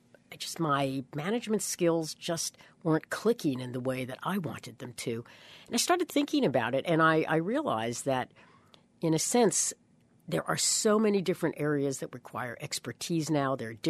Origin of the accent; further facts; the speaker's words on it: New York, United States; So I was concerned about that when I came back to the East Coast, but I'm a New Yorker.